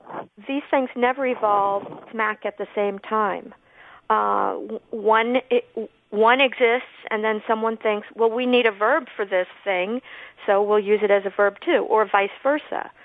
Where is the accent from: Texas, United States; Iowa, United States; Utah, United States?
Iowa, United States; now in Connecticut, United States; I come from Iowa, I think I may have told you.